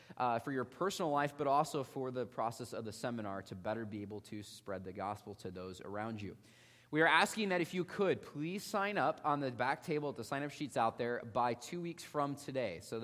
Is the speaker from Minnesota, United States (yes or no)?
no; Illinois, United States; growing up in the Midwest in Illinois, and I worked on a cattle farm